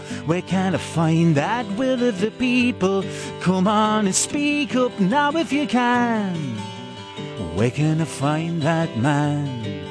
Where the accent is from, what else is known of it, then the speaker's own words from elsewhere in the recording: Newcastle, North East England, United Kingdom; Jack Common came from my hometown. He was from Newcastle